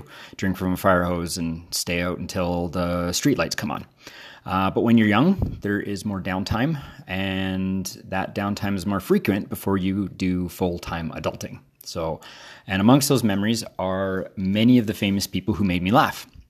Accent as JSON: {"language": "English", "country": "Canada", "said": "So as a Canadian, I don't feel like it would be a very good list if I didn't have one of many fellow Canadians on this list."}